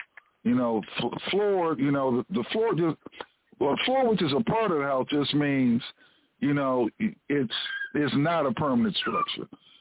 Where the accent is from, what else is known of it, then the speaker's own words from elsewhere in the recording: Washington, District of Columbia, United States; And I was born in Washington, D.C., lived in Washington, partially raised in D.C. because I lived in some other places too.